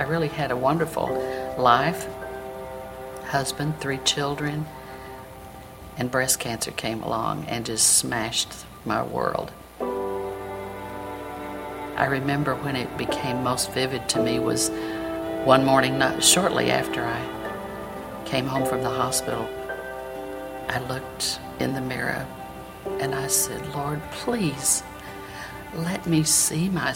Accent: San Diego, California, United States; I grew up in San Diego in a very poor area.

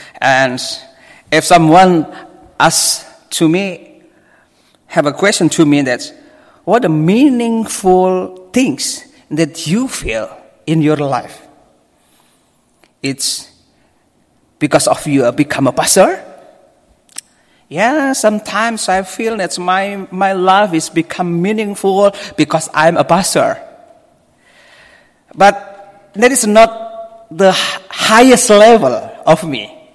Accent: Java, Indonesia; first language Javanese; English is a second language; Because English is my third language. I have our own tribe's language. I'm a Javanese, and usually every day I use Java language. And our official language in Indonesia is Bahasa Indonesia.

